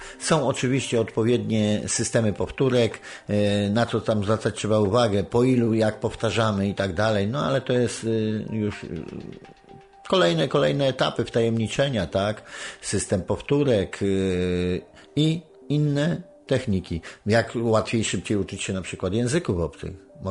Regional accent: Tomaszów Mazowiecki, Łódź Voivodeship, Poland; nad pilicą się wychowałem w Tomaszowie Mazowieckim, o którym śpiewała

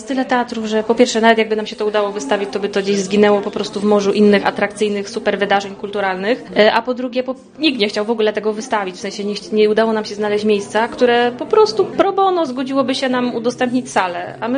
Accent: Praszka, Opole Voivodeship, Poland; Tak, ja wracam tutaj z wielkim sentymentem. Naprawdę. Lubię to miejsce. To jest taka naprawdę moja mała ojczyzna

